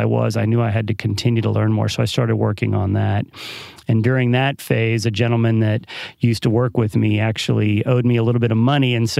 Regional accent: Galveston, Texas, United States; I thought growing up in Galveston that I wanted to be in the hotel restaurant industry.

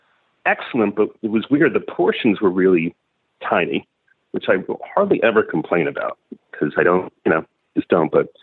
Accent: New York City, New York, United States; The garlic fried rice, and I'm a New Yorker, so I suppose de facto food snob.

